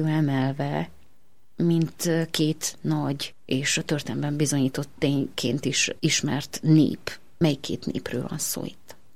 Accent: Hungary; Miénk, mert hogy ugye mi is magyarok vagyunk.

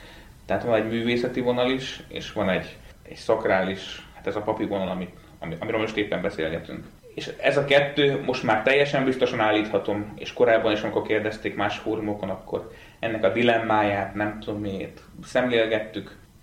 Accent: Üröm, Pest, Hungary; Nekem az egész családom ürömi. Innen Budapestől semennyire se, egy kicsi kis falucska.

